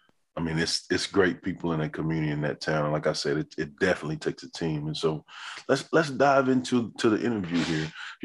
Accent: Hearne, Texas, United States; where you are in Marlin is close to my hometown of Hearn.

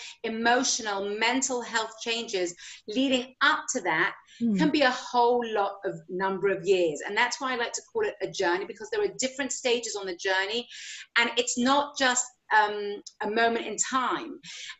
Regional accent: England, United Kingdom; now in Israel; I'm originally from England, but today I live in Israel

